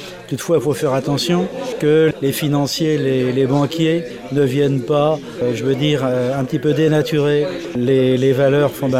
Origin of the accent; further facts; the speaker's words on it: Brittany, France; Moi, je suis natif de Locmaria-Cœur et puis breton de par ma naissance, mais surtout breton de cœur. Je suis très attaché non seulement à mon pays, à Locmaria-Cœur, et puis très attaché à la Bretagne.